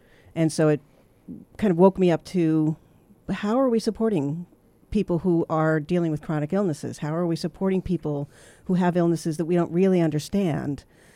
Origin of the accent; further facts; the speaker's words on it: Illinois, United States; also born or lived in Massachusetts; now in Portland, United States; Illinois, a little bit in Massachusetts.